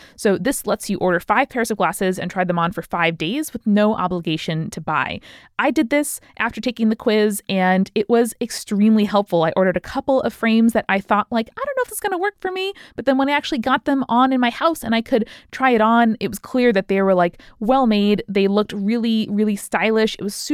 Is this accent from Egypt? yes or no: no; Ireland; I'm Irish American, grown up in Ireland, and I don't have a ton of family left there.